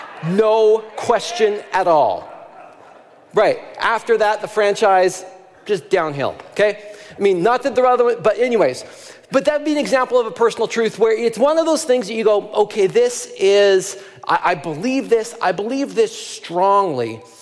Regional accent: Nelson, British Columbia, Canada; I grew up in Nelson, British Columbia, and up above our place, there was a ball field close to my elementary school.

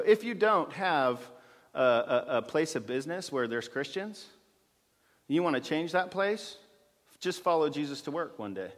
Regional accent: the South, United States; I'm from the South.

